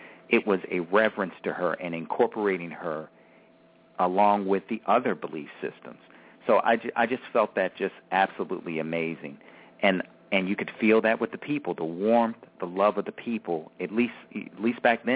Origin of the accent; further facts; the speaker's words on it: Baltimore, Maryland, United States; to see or to really talk about anything other than strict Catholicism was almost blasphemy where I grew up in Baltimore in some ways.